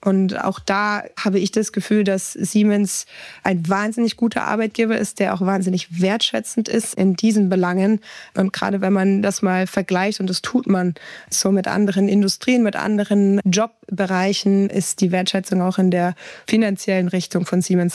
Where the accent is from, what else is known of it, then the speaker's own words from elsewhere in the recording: Hamburg, Germany; moved away as an adult; now in Franconia, Germany; ich komme aus Hamburg, ich bin in Nordlicht, ich bin nach Franken gekommen, völlig unwissend, was mich hier eigentlich erwartet. Wollte auch eigentlich nur 2 Jahre bleiben. Bin immer wieder überrascht, dass ich jetzt seit 8 Jahren da bin.